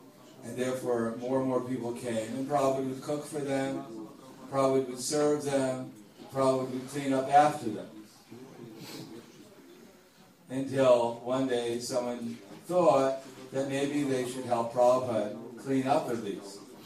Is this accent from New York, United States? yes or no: yes; New York, United States; I grew up in, not in that area, but I grew up in New York.